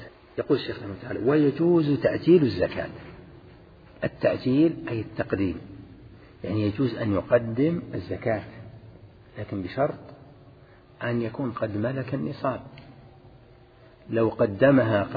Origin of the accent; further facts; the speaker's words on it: Al-Qassim, Saudi Arabia; على اختلاف أنواع التمر المشهور عندنا في القصيم